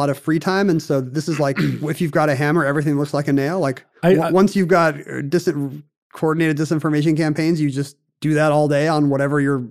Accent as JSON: {"language": "English", "country": "Russia", "accent": "Russian", "second_language": "English", "said": "I'm not doing this in my funny Russian accent."}